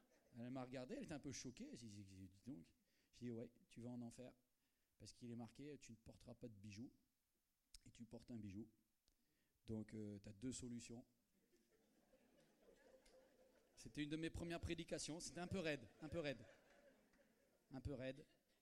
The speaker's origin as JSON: {"language": "French", "region": "Brittany", "country": "France", "said": "je viens de Bretagne"}